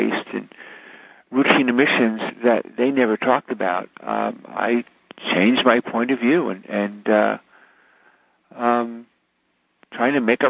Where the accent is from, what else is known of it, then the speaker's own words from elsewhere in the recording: New Jersey, United States; but I grew up in Jersey, and Jersey Central Power and Light would send their representatives to school